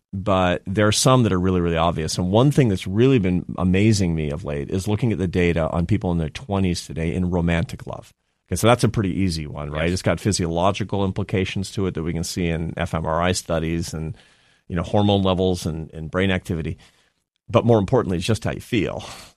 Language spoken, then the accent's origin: English; Seattle, Washington, United States; My dad's in Seattle. I'm from Seattle.